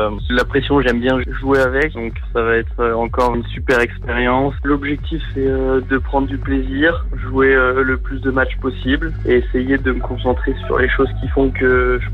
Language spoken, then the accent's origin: French; France; Je pense que quand on est français, qu'on est jeune et qu'on commence le tennis, c'est un petit peu le rêve de tout le monde.